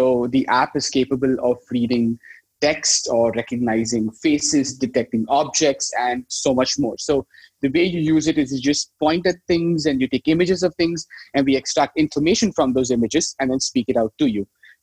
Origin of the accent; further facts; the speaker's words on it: India; now in Netherlands; I moved from India to the Netherlands